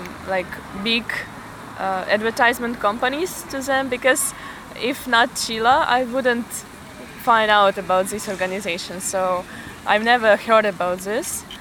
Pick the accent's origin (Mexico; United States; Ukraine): Ukraine; now in Budapest, Hungary; I study in Budapest in the Faculty of English and American Studies. I'm here for 1 year and I'm from Ukraine originally, and I will be here for like 3 years because of my program.